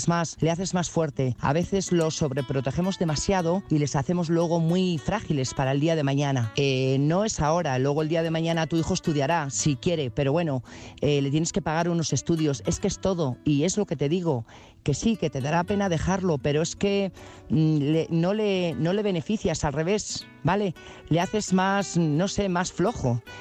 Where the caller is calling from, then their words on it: Burgos, Castile and León, Spain; Hola, buenas noches … corresponsal de Burgos.